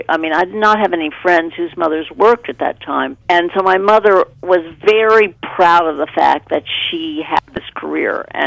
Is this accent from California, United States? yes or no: yes; Beverly Hills, California, United States; Well, you know, I grew up in Beverly Hills. My parents were screenwriters.